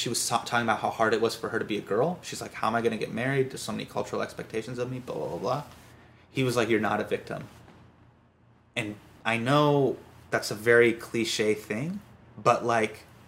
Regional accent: United States; I'm the American comic.

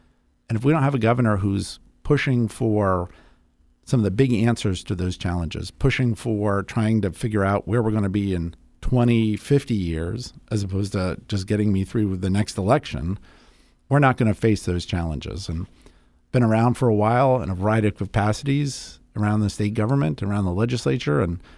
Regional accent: Silver Spring, Maryland, United States; Yep. I grew up in Silver Spring.

